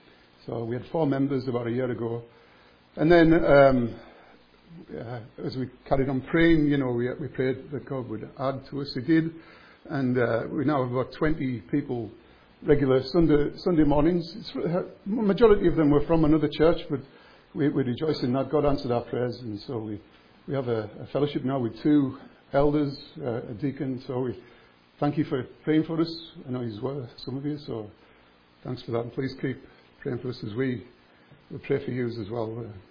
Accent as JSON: {"language": "English", "town": "Workington", "region": "North West England", "country": "United Kingdom", "said": "I'm from Workington up in Cumbria. I go to a fellowship there called Grace Baptist Workington, Grace Baptist Church Workington."}